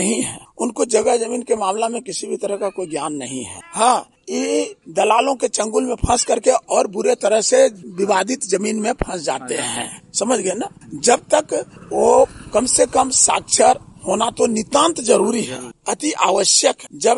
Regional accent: Dhobghat, India; धोबघाट गांव से।

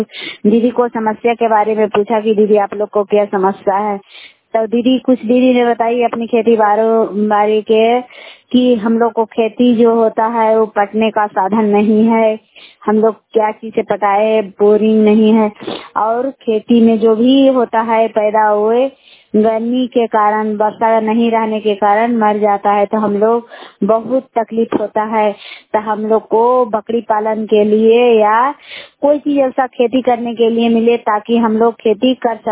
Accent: Bihar, India; मैं सड़क पंचायत से हूँ। बिगन प्रखंड है जिला नवादा का।

